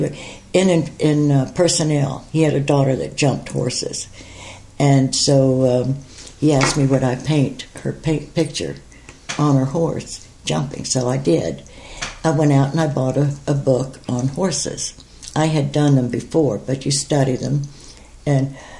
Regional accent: Boca Grande, Florida, United States; But I grew up on Boca Grande Island, south of Sarasota. And it was like a secluded, because there was no bridge when I was growing up.

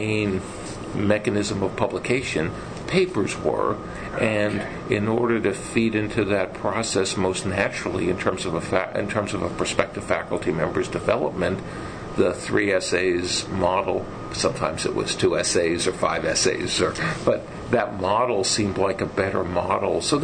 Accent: New York City, New York, United States; I grew up in Brooklyn

